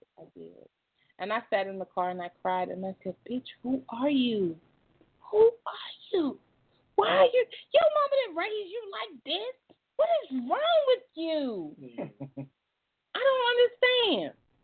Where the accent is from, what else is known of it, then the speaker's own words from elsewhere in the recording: the South, United States; But of course, I'm from the South, so your word is bond.